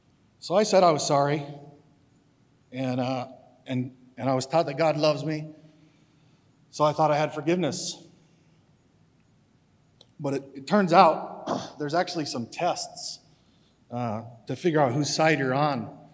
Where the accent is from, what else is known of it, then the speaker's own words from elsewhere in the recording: Portland, Oregon, United States; born there; So anyway, I was born in Portland, Oregon, to a Christian family